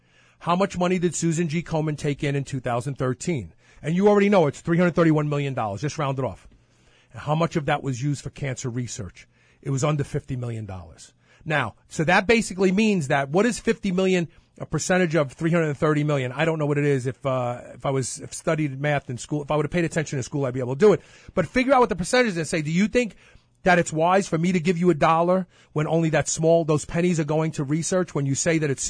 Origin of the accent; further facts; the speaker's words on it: Brooklyn, New York, United States; I'm from Brooklyn. We mumble.